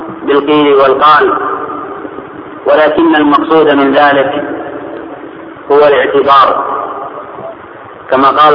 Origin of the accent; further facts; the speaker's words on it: Indonesia; في هذه الرحلة إلى بلدي إندونيسيا والصين